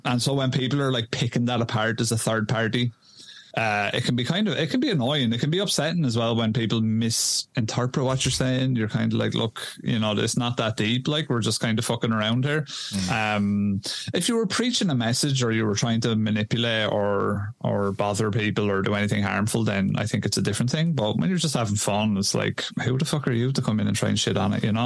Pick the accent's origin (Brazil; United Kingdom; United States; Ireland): Ireland; Like, I'm a lad from Ireland. I don't give a shit about American politics.